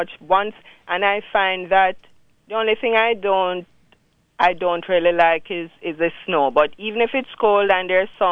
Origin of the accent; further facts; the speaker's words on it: Jamaica; I'm from Jamaica.